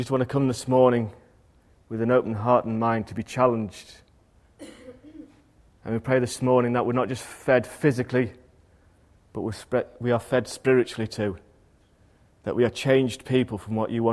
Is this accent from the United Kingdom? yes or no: yes; Ilkley, Yorkshire and the Humber, United Kingdom; The fact that I looked more like a pimp or a drug dealer going up and down my hometown in Ilkley had nothing to do with it.